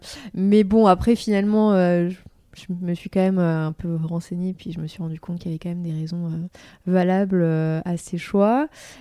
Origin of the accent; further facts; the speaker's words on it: Marseille, Provence-Alpes-Côte d'Azur, France; now in Lyon, France; Donc moi je suis originaire de Marseille, même si en général on me dit que ça ne s'entend pas forcément, mais pourtant je suis 100% pure marseillaise de naissance et je suis arrivée à Lyon en 2012.